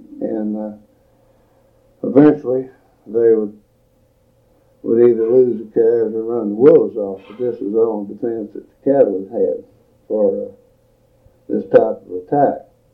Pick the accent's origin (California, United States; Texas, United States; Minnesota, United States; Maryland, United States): Texas, United States; born there; I was born in Atascosa County on July 19, 1922. My ancestors had been in this area since the 1820s.